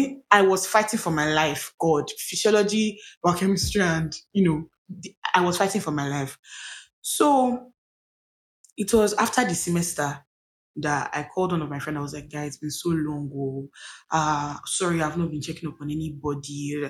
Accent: Benin City, Edo, Nigeria; because I grew up in Benin. I went to secondary school in Benin.

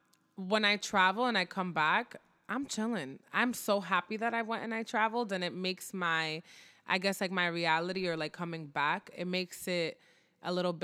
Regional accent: Dominican Republic; I travel, you know, to see my mom who lives in DR and to like be in my home country

